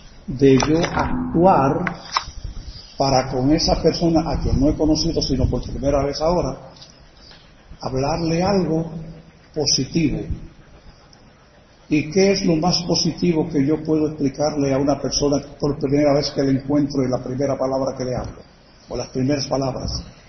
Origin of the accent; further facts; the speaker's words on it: Naguabo, Puerto Rico; Ahora yo digo, soy de Naguabo y ahí incluyo a todos los barrios del pueblo.